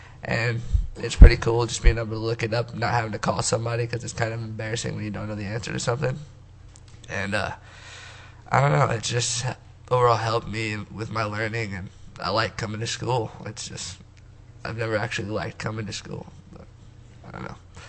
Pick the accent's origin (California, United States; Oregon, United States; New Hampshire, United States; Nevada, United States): Nevada, United States; Las Vegas; I came from Las Vegas, Nevada. My family travels all over the world, or not really, all over the United States, pretty much.